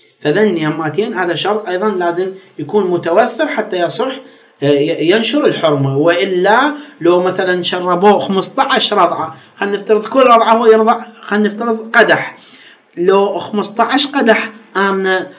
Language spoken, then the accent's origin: Arabic; Iraq; ايش قد صارت عندنا بالعراق، بالنسبه للعراق